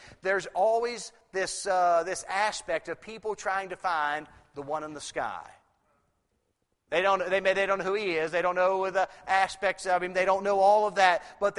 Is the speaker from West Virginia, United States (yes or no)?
yes; West Virginia, United States; Now, me, I grew up in West Virginia, and I've been in church all my life